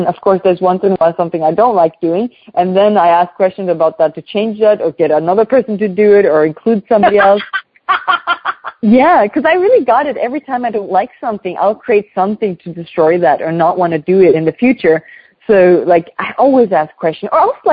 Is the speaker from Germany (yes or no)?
yes; Germany; And I grew up also in Germany. It's like hard work, energy, and everything.